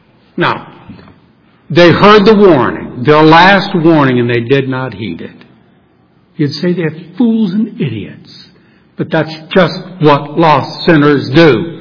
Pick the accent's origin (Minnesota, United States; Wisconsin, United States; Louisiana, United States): Louisiana, United States; New Orleans; Now, in New Orleans, I know just what that meant because I grew up in New Orleans.